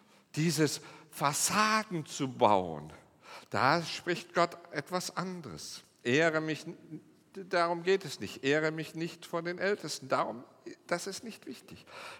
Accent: Lixfeld, Hesse, Germany; Ich bin auch in Hessen und das ist selbst in Hessen so, wir sind so aufgewachsen in Lixfeld, ein Ort, der ist an zwei Hängen so, rechts und links ist das so. Und jeder kann jeden beobachten in diesem Dorf.

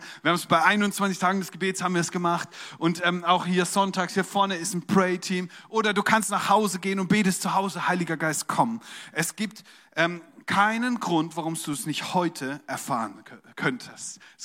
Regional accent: Germany; Weil wir Deutschen, ne

